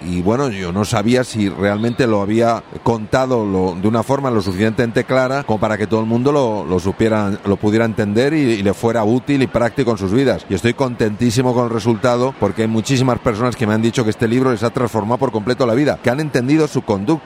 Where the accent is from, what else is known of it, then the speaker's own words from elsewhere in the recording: Spain; Bueno, soy español.